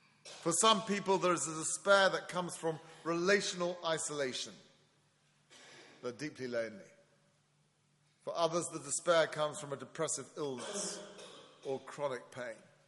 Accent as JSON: {"language": "English", "region": "England", "country": "United Kingdom", "said": "As an Englishman, I've faced that despair many a time."}